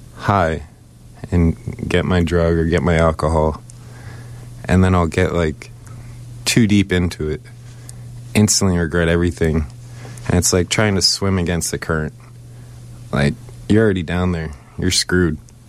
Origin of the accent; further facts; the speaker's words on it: Chicago, Illinois, United States; Because I'm from Chicago, even Wilmette.